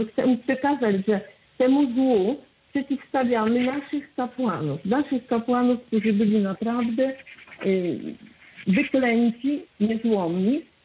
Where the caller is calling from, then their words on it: Kielce, Świętokrzyskie Voivodeship, Poland; jestem z Kielc.